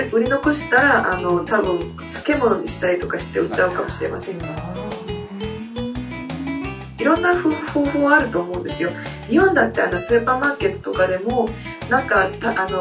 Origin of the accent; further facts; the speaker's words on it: South Korea; Japanese is a second language; 私韓国人なので